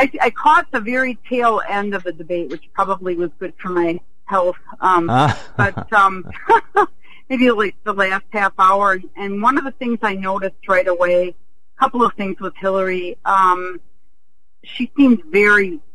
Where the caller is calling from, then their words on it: Milwaukee, Wisconsin, United States; How are you? I'm in Milwaukee, actually.